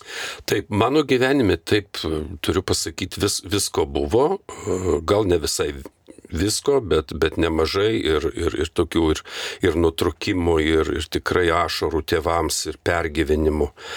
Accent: Anykščiai, Utena County, Lithuania; Augau Anykščiuose, miestelį nedideliam, bet gražiam

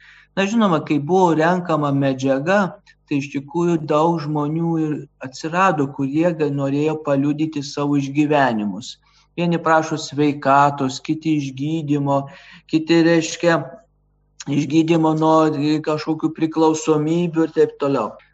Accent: Nida, Klaipėda County, Lithuania; Mano gimtinėje, kai aš augau Nidoje, buvo vaikų daktaras

